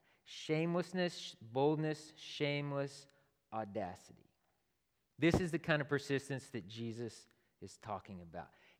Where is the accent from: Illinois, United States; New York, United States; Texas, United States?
Texas, United States; I'm from Texas, so I listen to country music every now and then.